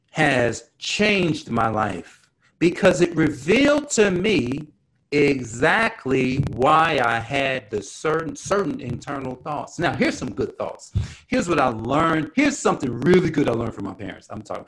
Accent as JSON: {"language": "English", "town": "Newark", "region": "New Jersey", "country": "United States", "tie": "born or raised there", "said": "And I watched her because we grew up in Newark, New Jersey, South 7th Street, Orton Street."}